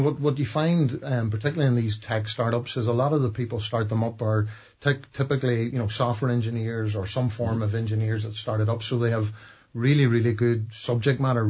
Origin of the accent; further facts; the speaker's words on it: Buncrana, County Donegal, Ireland; moved away; Bonkrana is my hometown. I've lived abroad for quite some time. I love Bonkrana. I love Inishowen. Love Donegal. I'm a proud Irishman.